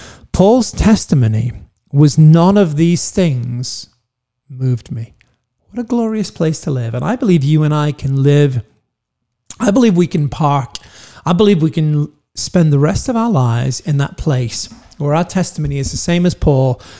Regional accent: United Kingdom; now in United States; I'm British, but I live in the United States.

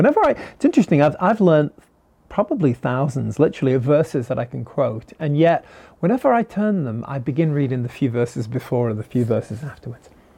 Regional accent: United Kingdom; I'm a Brit who loves Jesus. Somebody who loves Jesus and a Brit. Actually, I need to stop saying that. I'm now an American. I'm half American, half British.

